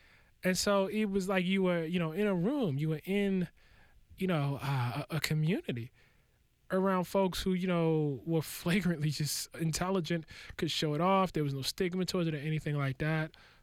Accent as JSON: {"language": "English", "town": "Baltimore", "region": "Maryland", "country": "United States", "tie": "born or raised there", "said": "I was born in 1975. I grew up in Baltimore in the 80s and in the early 90s."}